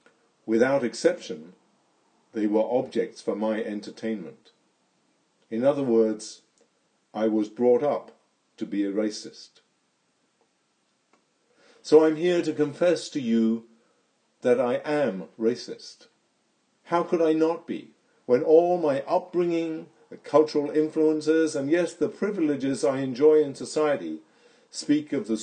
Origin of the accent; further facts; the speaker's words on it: South East England, United Kingdom; Growing up in the Garden of England, I was a teenager before I actually saw a person of colour in the flesh.